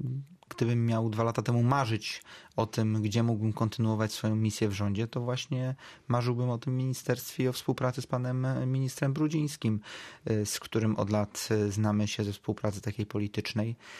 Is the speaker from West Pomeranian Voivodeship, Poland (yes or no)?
yes; Szczecin, West Pomeranian Voivodeship, Poland; że mam okazję rozmawiać na łamach radia z miasta, z którego pochodzę, z miasta, gdzie mieszkają moi rodzice